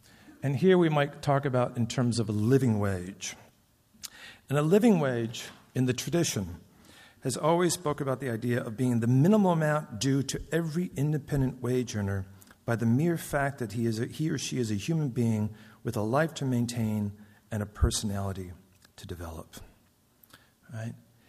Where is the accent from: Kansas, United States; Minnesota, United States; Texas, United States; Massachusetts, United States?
Minnesota, United States; I come from Minnesota, and you know in Minnesota we all like to think that we're above average